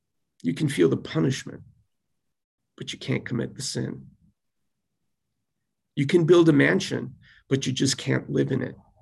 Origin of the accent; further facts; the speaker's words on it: Madrid, Community of Madrid, Spain; As I mentioned earlier, I grew up in Madrid. However, my family doesn't quite live there.